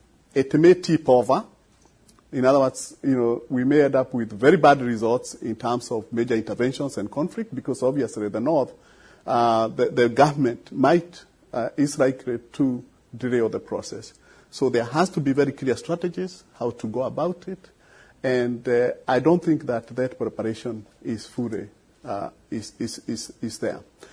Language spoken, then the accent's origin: English; Kenya; I come from Kenya, and we had a small problem there